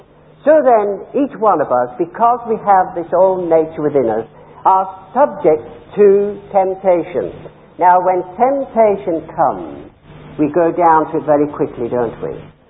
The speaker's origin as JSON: {"language": "English", "region": "England", "country": "United Kingdom", "said": "You know, I came from England. Do you know that? Did you know that? Does my speech betray me?"}